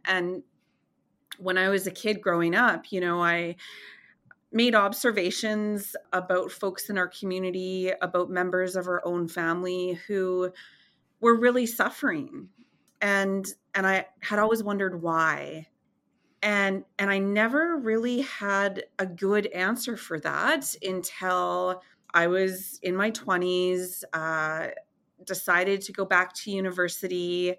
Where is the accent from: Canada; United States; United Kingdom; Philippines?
Canada; Inuvik, Northwest Territories; as a kid growing up in Inuvik and at our fish camp